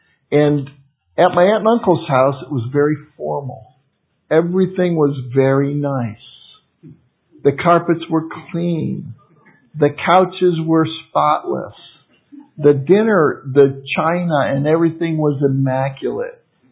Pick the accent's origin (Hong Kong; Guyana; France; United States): United States; Detroit, Michigan; When I was a little boy, we would always, for Christmas, I grew up in Detroit